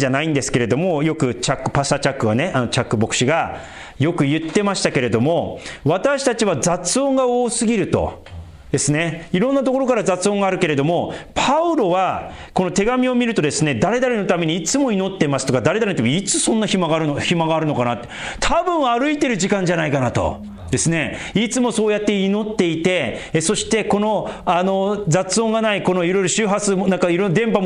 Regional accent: Sendai, Miyagi, Japan; 私は高速バスで自分の実家戻りますよ、仙台にね。

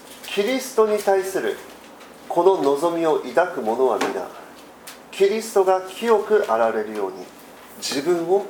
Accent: Okinawa, Japan; 東京には豚小屋ないかもしれないけど、沖縄にはありますね。養豚場が25箇所あるので、僕の地元にもありました。

